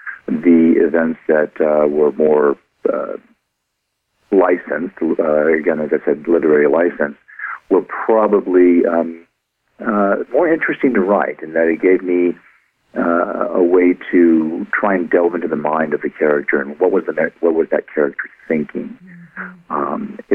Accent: Austin, Texas, United States; born there; also born or lived in Philadelphia / San Francisco / Michigan / Louisiana; Well, I was born in Austin, Texas, but have lived in many parts of the country, including Philadelphia, San Francisco, Michigan, Louisiana, New Orleans, and various areas.

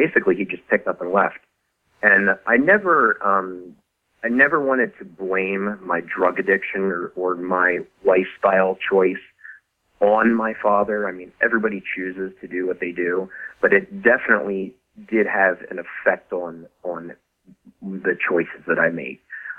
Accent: Croydon, Pennsylvania, United States; Okay, well, I grew up in Croydon, Pennsylvania, which is a few miles northeast of Philadelphia. Croydon was like a pretty much blue-collar, lower-income, white neighborhood.

